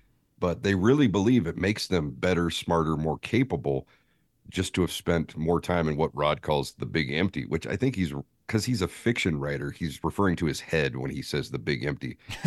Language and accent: English; Hawaii, United States; It's just, well, I'm Hawaiian and you're a Haole